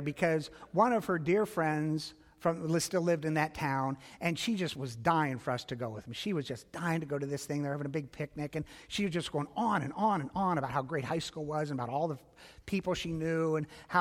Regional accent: Chicago, Illinois, United States; her friend was married to one of my best friends from we grew up together in Chicago

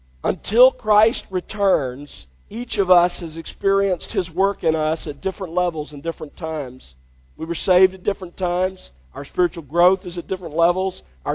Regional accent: Mobile, Alabama, United States; I remember when I was growing up in Mobile, we would every summer, or almost every summer, face the possibility of a hurricane.

